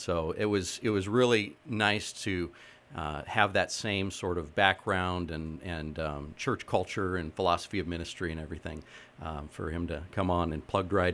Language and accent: English; Crookston, Minnesota, United States; I'm kind of a lifer from around here, right? From born and raised in Crookston, and had a couple of ministries in other states and areas